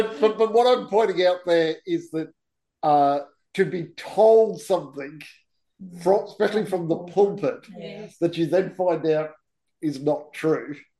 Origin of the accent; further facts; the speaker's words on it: Queensland, Australia; When I was a kid growing up in Queensland, you know, back in the 60s and 70s